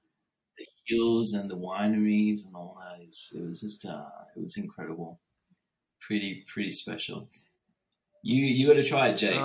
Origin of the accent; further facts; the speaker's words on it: Sri Lanka; moved away; just growing up in Sri Lanka, moving here, going to law school, going to medical school